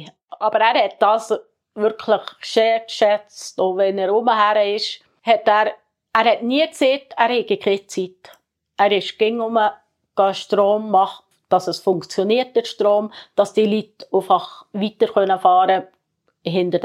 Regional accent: Adelboden, Bern, Switzerland; Ich bin in Sadelboden aufgewachsen und bin daheim geboren in den vier Wänden, Holzwänden.

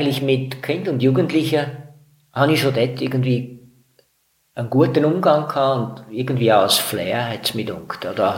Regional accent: Austria; Also ich bin in Österreich aufgewachsen, im katholischen Gebiet.

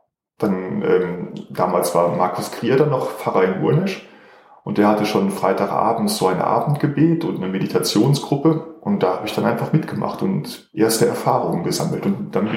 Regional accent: North Rhine-Westphalia, Germany; now in Switzerland; Also man hört es, ich bin nicht hier aufgewachsen. Ich komme ursprünglich aus Ostwestfalen

